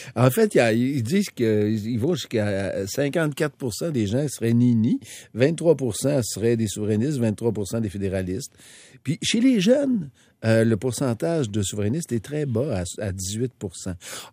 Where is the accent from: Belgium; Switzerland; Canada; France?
Canada; Nous sommes des Canadiens, puis le Canada va bien.